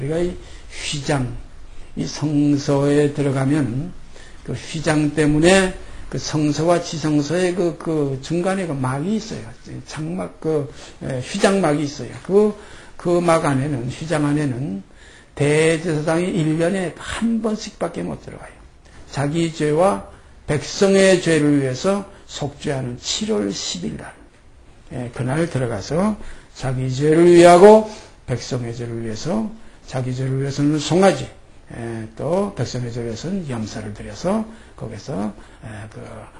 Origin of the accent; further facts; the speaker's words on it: South Korea; born there; 그래서 우리 지금 한국에서 태어난 우리들은 그저 밥, 김치, 된장국 이런 거 아주 뭐 입에 탁 붙어가지고